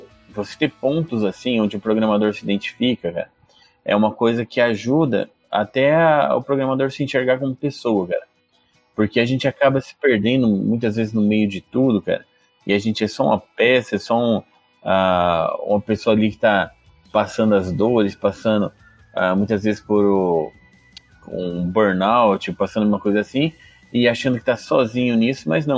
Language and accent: Portuguese; Maringá, Paraná, Brazil; Eu sou de Maringá, cara, aqui em Maringá